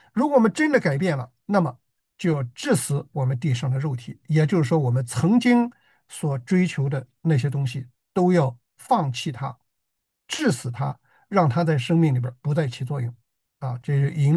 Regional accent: China; 我们作为中国人啊，可能很多人就为中国队啊啦啦队。

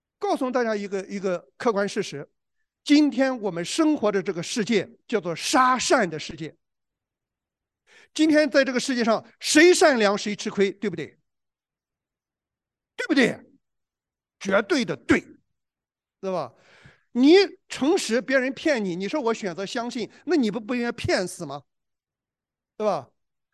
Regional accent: China; 弟兄姊妹，我们中国人啊，经常说一句话。

